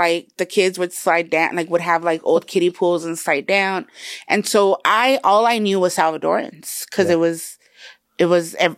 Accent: Los Angeles, California, United States; So I was born and raised in Silver Lake, but I always tell people that I was conceived in Boyle Heights.

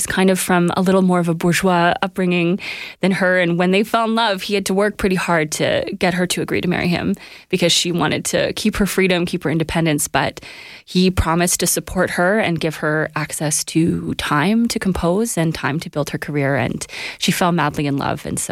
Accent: Vancouver, British Columbia, Canada; also born or lived in Los Angeles, United States; But I grew up in East Van, so definitely an East Van girl.

